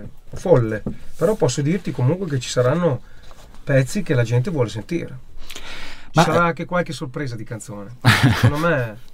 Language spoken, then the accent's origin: Italian; Sassuolo, Emilia-Romagna, Italy; per me la mia terra è anche un riferimento a Sassuolo e quelle che sono le mie origini